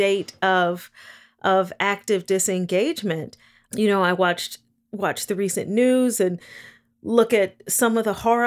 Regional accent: Gary, Indiana, United States; I grew up in Gary, Indiana in the 1980s, and the steel industry was in steep decline at the time.

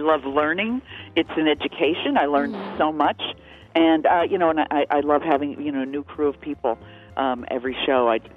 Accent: Chicago, Illinois, United States; You know, I'm from Chicago, so

